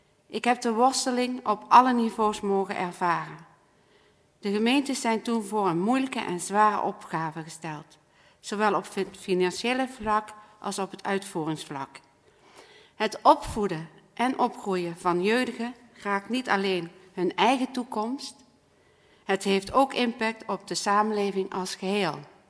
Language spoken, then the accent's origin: Dutch; Deurne, North Brabant, Netherlands; Ik ben geboren en getogen in Deurne.